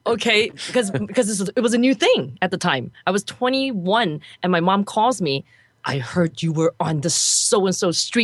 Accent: United States; born there; I just am so grateful that I'm blended into being an American-born Chinese gal.

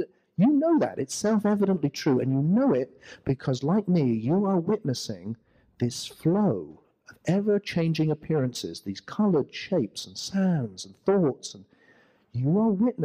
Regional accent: Glastonbury, South West England, United Kingdom; I come from Glastonbury in England, which is a center for the weird and the wonderful, you know, and this kind of new age stuff.

